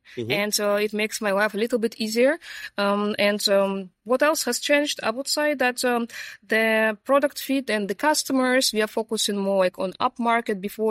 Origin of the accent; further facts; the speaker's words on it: Ukraine; English is a second language; moved away as an adult; now in Germany; I'm originally from Ukraine. I moved to Germany 6 years ago